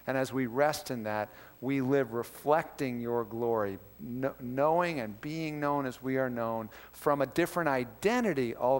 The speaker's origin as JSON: {"language": "English", "country": "United States", "said": "I'm not ashamed of how I am as an American, nor condemning them for how they are."}